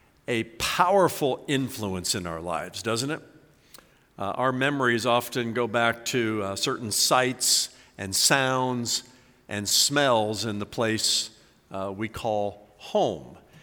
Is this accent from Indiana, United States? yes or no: yes; Indiana, United States; I'm a Boilermaker, born and raised in Indiana.